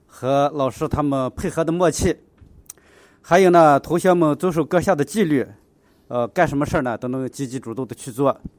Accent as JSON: {"language": "Chinese", "region": "Gansu", "country": "China", "said": "我是来自甘肃的"}